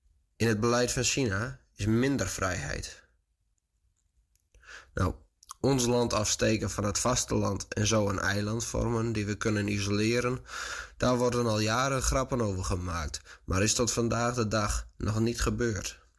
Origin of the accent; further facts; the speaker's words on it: Friesland, Netherlands; En dit jaar ben ik thuis, in Nederland, in Friesland.